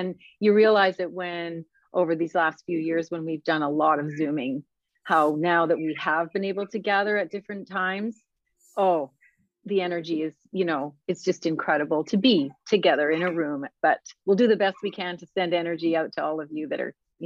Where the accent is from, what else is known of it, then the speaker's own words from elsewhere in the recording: White Rock, British Columbia, Canada; now in Richmond, Canada; Oh, I'm in Richmond, British Columbia. I'm only maybe half an hour from my hometown in White Rock.